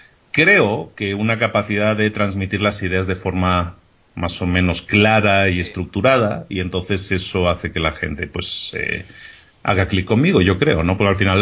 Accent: Barcelona, Catalonia, Spain; yo soy de Barcelona.

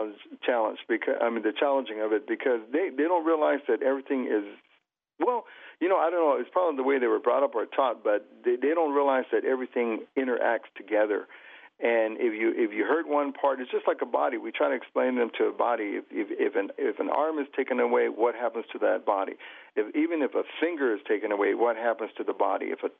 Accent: United States; takes us as Indian people and this country in a direction that we shouldn't go

